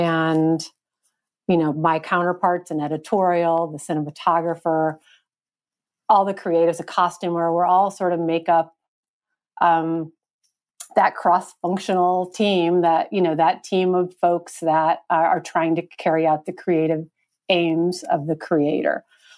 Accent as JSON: {"language": "English", "town": "Chicago", "region": "Illinois", "country": "United States", "also_born_or_lived": "Los Angeles", "said": "And I was from Chicago, and was a huge John Hughes fan"}